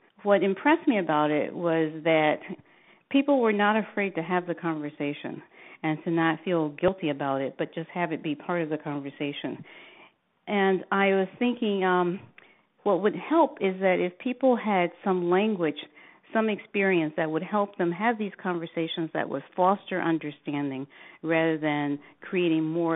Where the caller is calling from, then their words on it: Seattle, Washington, United States; I'm calling from Seattle, Washington. First of all, I'm African American.